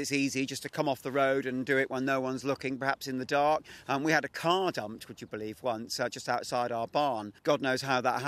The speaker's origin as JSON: {"language": "English", "town": "West Hagbourne", "region": "South East England", "country": "United Kingdom", "said": "I'm from West Hagbourne in South Oxfordshire and I'm an arable farmer farming 300 acres."}